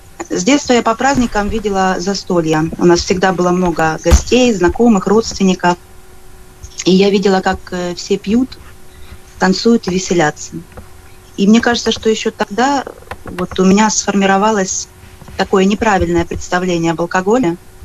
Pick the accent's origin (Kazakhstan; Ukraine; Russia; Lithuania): Ukraine; born there; Я родилась в Украине, в обычной семье